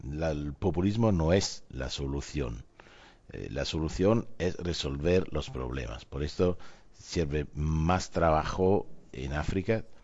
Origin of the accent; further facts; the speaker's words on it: Italy; Spanish is a second language; la primera fue en mi país, en Italia, la segunda en España